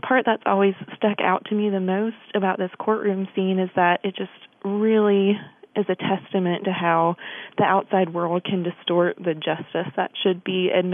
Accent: Raleigh, North Carolina, United States; I'm from Raleigh, North Carolina.

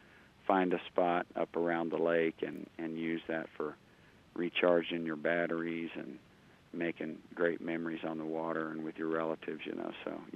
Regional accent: Texas, United States; He moved out west, which is why I was born out in Texas, obviously, and raised us out that direction.

